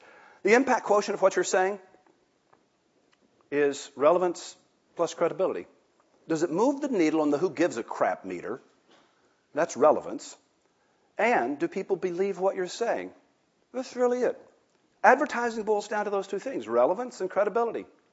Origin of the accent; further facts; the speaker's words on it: Texas, United States; I can say those kind of things. I'm from Texas. We have no class.